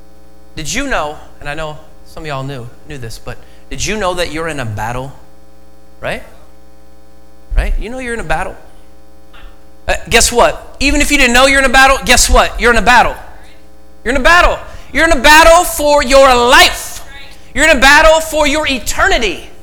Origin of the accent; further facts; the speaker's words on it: Oregon, United States; I was born and raised in Oregon, so we use this word, super stoked to preach.